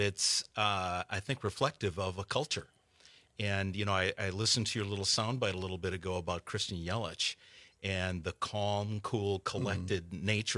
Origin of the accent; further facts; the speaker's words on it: Racine, Wisconsin, United States; So I grew up in Racine. I graduated from Racine Horlick High School and decided my senior year that I was going to join the Army.